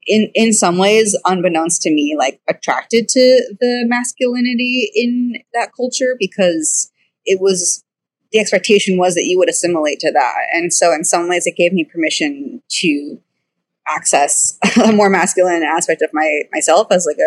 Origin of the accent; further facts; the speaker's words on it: Southeast, United States; because it's so prevalent on the West Coast, but I grew up in the Southeast.